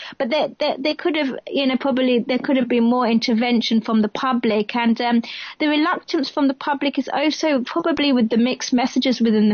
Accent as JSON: {"language": "English", "region": "London", "country": "United Kingdom", "tie": "born or raised there", "said": "I've been born and bred in London"}